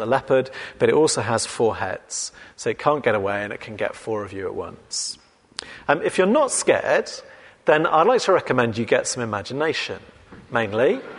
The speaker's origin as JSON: {"language": "English", "region": "England", "country": "United Kingdom", "accent": "English", "said": "So 100, 150 years ago, the world was ruled by people with my accent, which when you think about it now just seems a bit funny, doesn't it? The idea of English people ruling the world"}